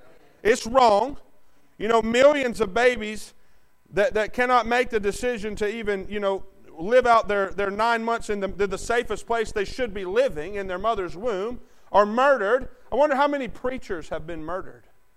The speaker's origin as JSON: {"language": "English", "country": "United States", "said": "it burdens me as an American"}